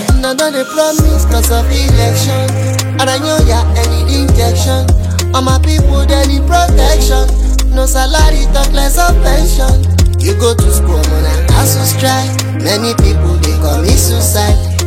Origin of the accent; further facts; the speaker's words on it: Nigeria; I'm a Nigerian